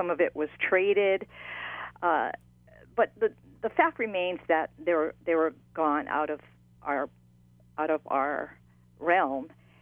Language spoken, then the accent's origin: English; Hawaii, United States; What we think, and I'm Native Hawaiian, think they should do is to put them in the public domain through museums.